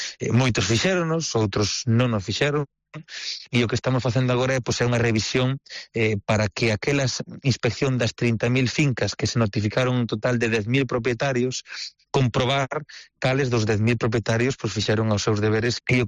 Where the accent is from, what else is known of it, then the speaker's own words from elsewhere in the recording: A Estrada, Galicia, Spain; ese paraíso natural, pero tamén ten que ser esa zona onde podemos vivir os que somos estradenses